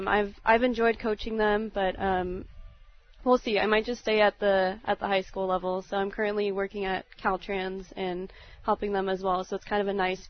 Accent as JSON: {"language": "English", "town": "Palm Springs", "region": "California", "country": "United States", "said": "I'm originally from Palm Springs in Southern California"}